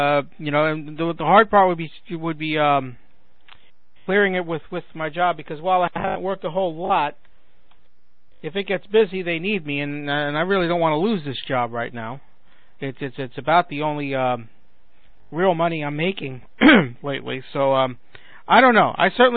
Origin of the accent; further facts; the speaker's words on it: Brooklyn, New York, United States; Because I am from Brooklyn.